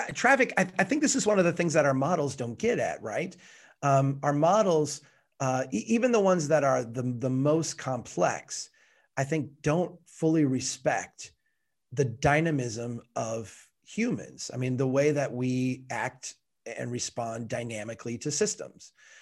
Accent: Minnesota, United States; I'm from Minnesota.

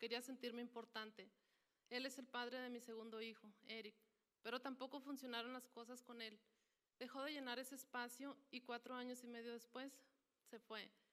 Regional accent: Chihuahua, Mexico; Nací y crecí en la Sierra de Chihuahua. Soy la quinta de 9 hermanos.

